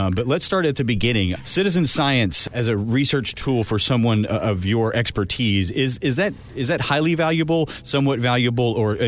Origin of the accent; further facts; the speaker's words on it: East Coast, United States; moved away; I live out here on the West Coast. I'm a transplant from the East Coast.